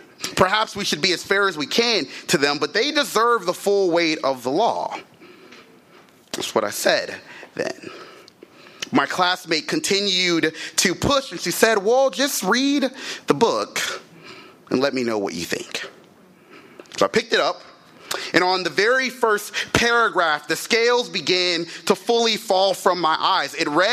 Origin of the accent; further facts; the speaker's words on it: Baton Rouge, Louisiana, United States; See, I'm from Baton Rouge, Louisiana. And every day growing up, I would watch the news with my parents